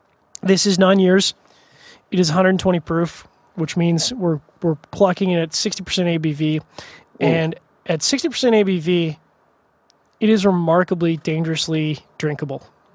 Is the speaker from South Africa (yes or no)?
no; Canada; because I'm Canadian